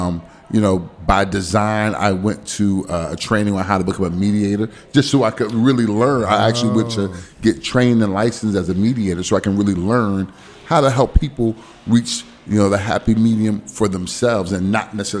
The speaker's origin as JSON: {"language": "English", "town": "Newark", "region": "New Jersey", "country": "United States", "said": "I'm originally from Newark, New Jersey, which is not very different from Southeast DC"}